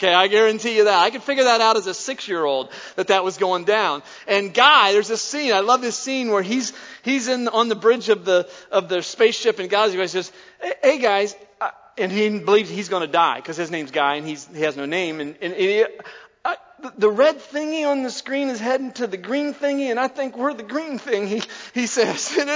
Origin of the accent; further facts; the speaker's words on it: Columbus, Ohio, United States; like every night on Channel 6 in Columbus at 6:30, was the Andy Griffith Show. But at 5 o'clock when I was growing up